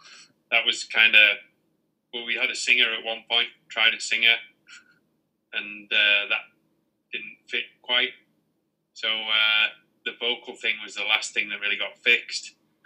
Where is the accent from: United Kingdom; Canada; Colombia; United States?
United Kingdom; England; I'm the English member of the band.